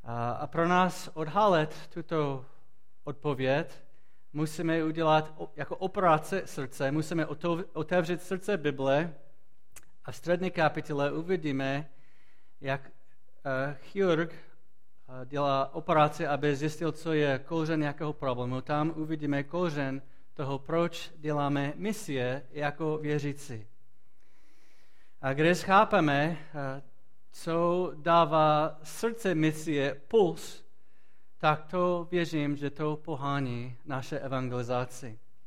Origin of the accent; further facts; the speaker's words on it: Florida, United States; Czech is a second language; now in Czech Republic; když říkám z Floridy, říkají, co tady děláš. A proč bych chtěl tady bydlet s rodinou, když jsem z Floridy.